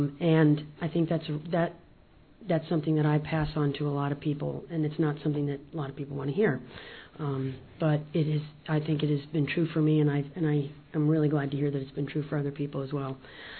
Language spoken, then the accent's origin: English; Asheville, North Carolina, United States; I'm from Asheville, North Carolina.